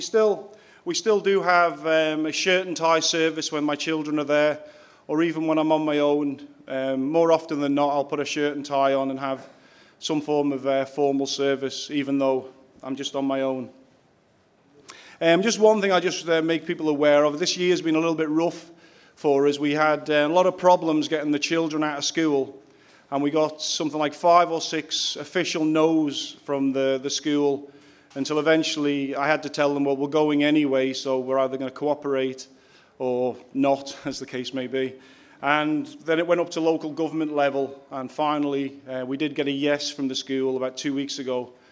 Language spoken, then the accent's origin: English; Isle of Man; I'm from the Isle of Man, which, for those of you who don't know where the Isle of Man is, if from you go up the St. George's Channel on the coast of England into the Irish Sea, we lie in between England and Ireland.